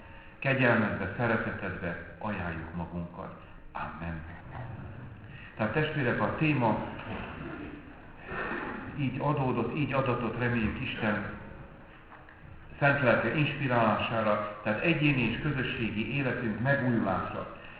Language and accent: Hungarian; Békéscsaba, Békés, Hungary; vagy én, ahol Békés Csabán születtem, nőttem föl